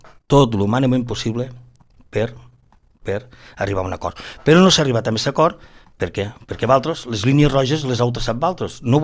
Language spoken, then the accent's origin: Catalan; L'Ametlla de Mar, Catalonia, Spain; no he triat ser calero, vaig néixer aquí i també sóc un enamorat del meu poble